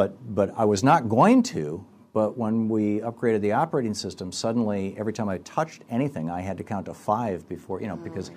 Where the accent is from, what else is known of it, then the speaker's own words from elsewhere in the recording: Michigan, United States; Growing up in Michigan, that was it.